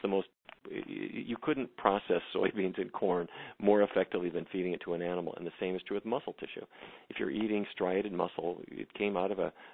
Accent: North Dakota, United States; I grew up in North Dakota, and my dad was a cattle rancher

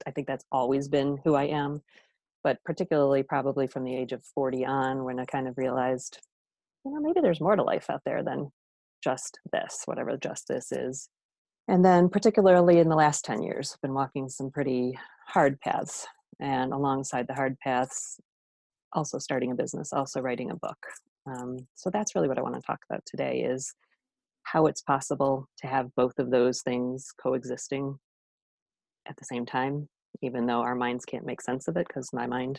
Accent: Rochester, New York, United States; born there; Well, I was born here in Rochester, New York, and I strayed for a little bit, but made my way back.

